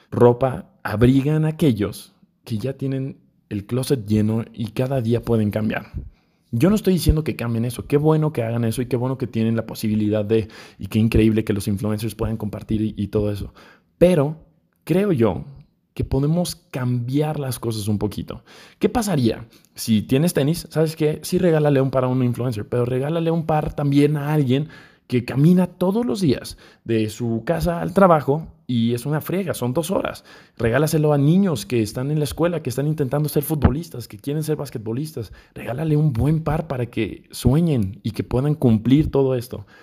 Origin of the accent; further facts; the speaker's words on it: Mexico; en México estamos en un momento difícil. No saben lo complicado que fue encontrar noticias positivas en mi país.